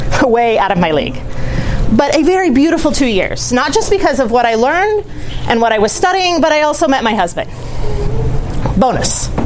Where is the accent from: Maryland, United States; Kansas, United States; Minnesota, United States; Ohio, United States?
Kansas, United States; Pilsen; because I grew up in Pilsen, Kansas. So if you know where Pilsen is, it's very similar, right?